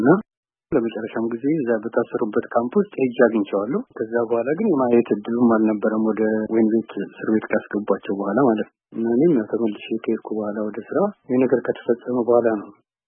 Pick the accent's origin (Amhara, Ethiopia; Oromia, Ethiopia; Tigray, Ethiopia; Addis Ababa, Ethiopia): Amhara, Ethiopia; Debre Markos; ከአንድ እናት አባት ተወልደን ያደግነውም የተማርነውም እዛ ደብረ ማርቆስ ነው። በዛ ጊዜ እንግዲህ ወደ 23 ዓመት የሆነ ነበር።